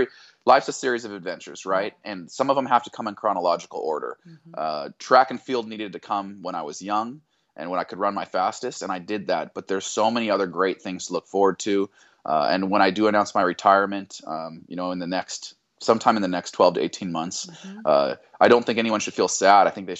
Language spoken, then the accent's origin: English; Boise, Idaho, United States; also born or lived in Arkansas; I was born in Arkansas. I grew up in Boise, Idaho, and I have country in my blood